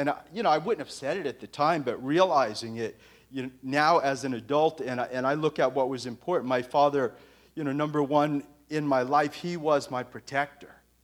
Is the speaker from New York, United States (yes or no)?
yes; New York City, New York, United States; I was raised in New York City.